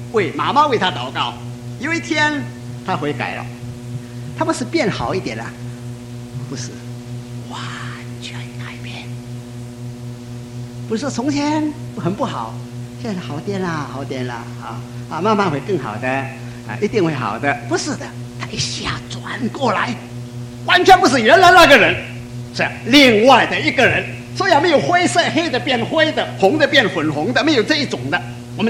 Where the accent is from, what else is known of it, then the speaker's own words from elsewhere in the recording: Fujian, China; 我到上海的时候啊，我们福建人从来没看见过下雪